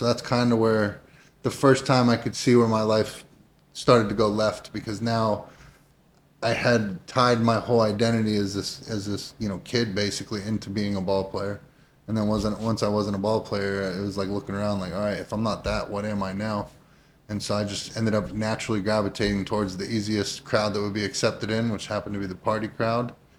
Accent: Youngstown, Ohio, United States; Youngstown, Ohio. My mother was a teacher. My stepfather was a steel worker, very blue collar growing up.

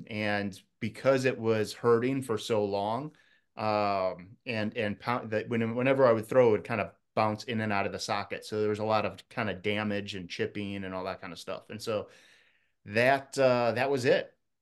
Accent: Wisconsin, United States; Yeah, I went to Cardinal Stritch, which it's in Milwaukee, Wisconsin. So I grew up in Wisconsin, and I didn't even know that the school existed

